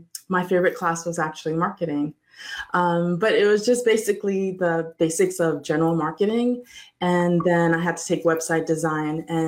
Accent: Ghana; I grew up in Ghana, and growing up in Ghana in a developing country, you're privy to so much the haves and the have-nots

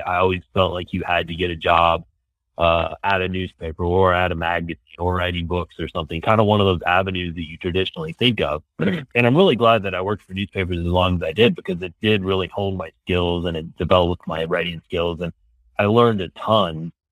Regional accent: Aurora, Colorado, United States; also born or lived in Denver; But I was born in Denver, grew up in Aurora, a suburb of Denver here.

